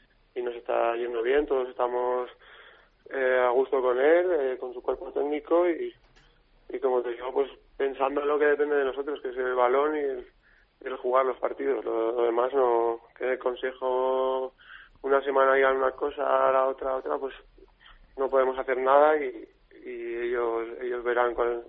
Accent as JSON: {"language": "Spanish", "town": "Huesca", "region": "Aragon", "country": "Spain", "said": "salió la oportunidad de volver a mi casa, que era yo soy de Huesca"}